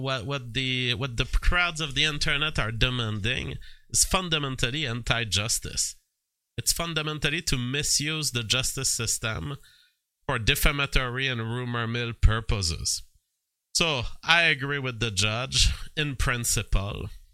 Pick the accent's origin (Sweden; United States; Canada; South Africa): Canada; I have a passport, I'm a Canadian.